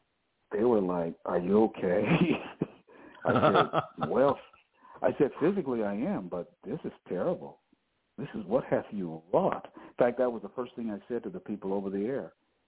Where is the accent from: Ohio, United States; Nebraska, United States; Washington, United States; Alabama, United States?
Ohio, United States; Cleveland; I got jobs and did well in jobs that I could never get, even in my hometown of Cleveland.